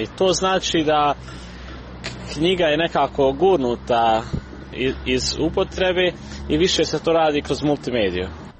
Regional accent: Srebrenica, Republika Srpska, Bosnia & Herzegovina; Gdje god da živim i radim, ja sam u duši iz Srebrenice. I rođen sam tu.

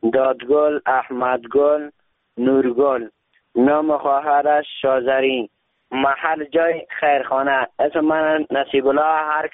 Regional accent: Parwan, Afghanistan; ولایتم از ولایت پروان سوری سیاگرد غربان.

